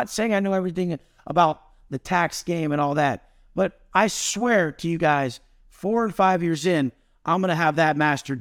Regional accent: Oceanside, California, United States; I'm ghetto, bro. Like, I grew up in Oceanside as a drug dealer, fucking listening to trap music.

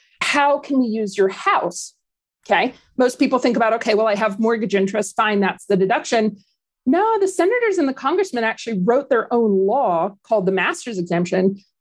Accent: Canada; I'm originally Canadian, so I'm probably one of the nicest people you'll ever meet.

